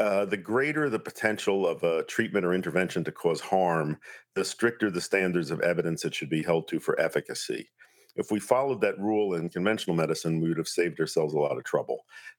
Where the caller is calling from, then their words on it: Cortes Island, British Columbia, Canada; I'm on Cortez Island, British Columbia, where I spend the summers.